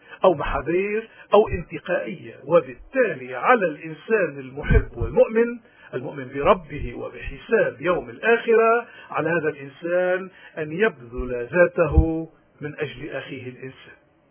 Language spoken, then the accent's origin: Arabic; Lebanon; علينا كلبنانيين أحرارا وسياديين، علينا واجبات أخلاقية، واجبات إيمانية، واجبات وطنية